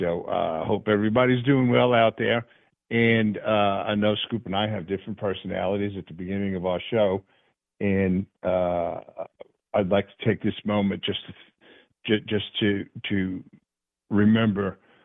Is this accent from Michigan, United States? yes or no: no; Tennessee, United States; here near my hometown in Tennessee, in Antioch, Tennessee, I'm down in Chattanooga.